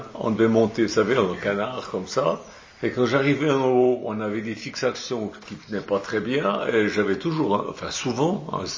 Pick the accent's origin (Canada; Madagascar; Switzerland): Switzerland; Alors, quand j'étais gamin en Suisse, à l'école, on passait chaque année une semaine en station de ski